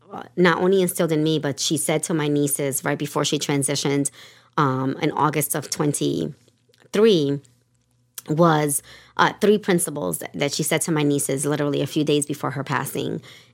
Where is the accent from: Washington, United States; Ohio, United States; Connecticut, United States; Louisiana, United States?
Connecticut, United States; New Haven; also born or lived in Brooklyn, United States; I'm honored to say that I was raised in New Haven, was born in Brooklyn, New York. And at the age of eight, my grandmother, who adopted me, moved to Fairhaven. And I was raised in Fairhaven.